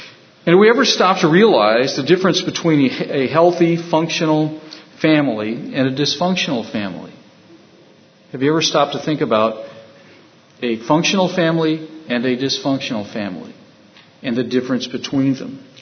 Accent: North Carolina, United States; born there; also born or lived in California / Illinois / Texas / Ohio; I was born in North Carolina, moved to California. After California, we moved to Illinois. Then we went to Texas. Then we went to Ohio. Now we're here.

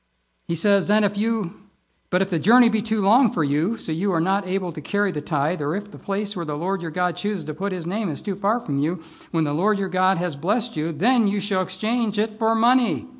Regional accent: Midwest, United States; I remember in the Midwest, I grew up in the Midwest. That was BC, before California.

